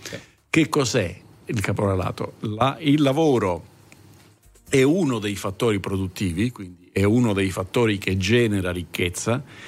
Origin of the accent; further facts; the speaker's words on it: Southern Italy, Italy; io glielo dico da Terrone.